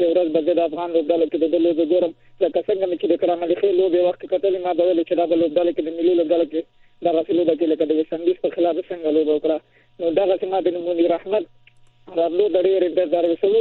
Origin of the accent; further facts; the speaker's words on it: Kabul, Afghanistan; ګرچې زه خپله د کابل یم